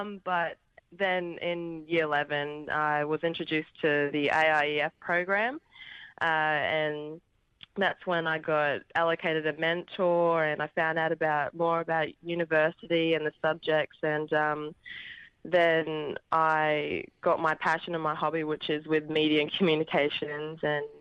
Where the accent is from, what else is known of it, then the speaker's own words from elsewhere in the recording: Darwin, Northern Territory, Australia; So I grew up in Darwin, in the Northern Territory, for 15 years, and I went to primary school and high school in Darwin, and my family and I, we would come down to Queensland